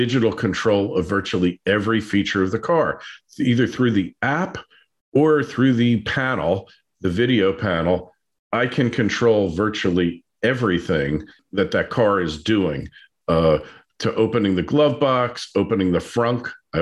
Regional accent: New Jersey, United States; now in Florida, United States; Growing up in New Jersey, you always had to have an attendant fill your car because you were not smart enough.

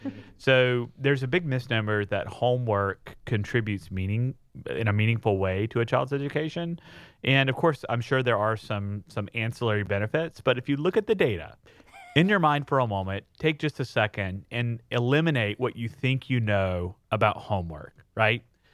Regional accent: Mississippi, United States; in my home state of Mississippi, there is House Bill 449

